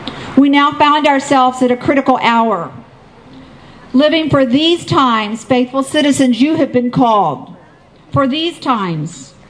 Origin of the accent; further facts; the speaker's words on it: Louisville, Kentucky, United States; now in Boone County, United States; And I represent Boone County, but I'm from Louisville, right here.